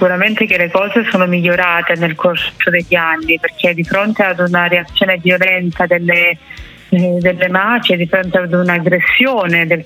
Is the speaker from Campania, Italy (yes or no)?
no; Cinquefrondi, Calabria, Italy; lei viveva a Laureana di Borrello e io sono di Cinquetroni, quindi parliamo di 10 chilometri di distanza